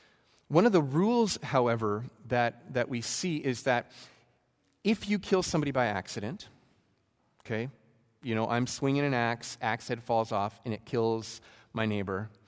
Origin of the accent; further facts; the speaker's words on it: Alberta, Canada; I'm from Alberta. I really believe that it's not a sin to kill an animal.